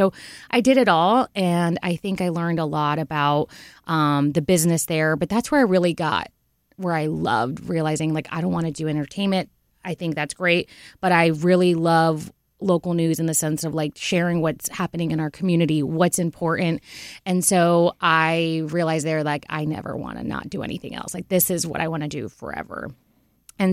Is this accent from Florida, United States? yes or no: yes; Fort Lauderdale, Florida, United States; I'm from Florida. Born and raised in Fort Lauderdale, and I went to Florida State for my undergrad